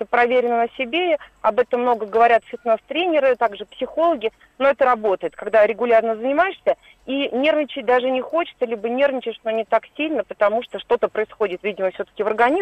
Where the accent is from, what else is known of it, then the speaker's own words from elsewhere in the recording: Moscow Oblast, Russia; я из Московской области